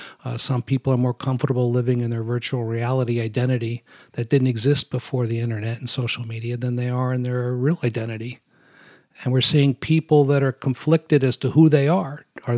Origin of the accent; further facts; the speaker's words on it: United States; put Ukraine, frankly, in a horrible situation is really troubling for me as an American.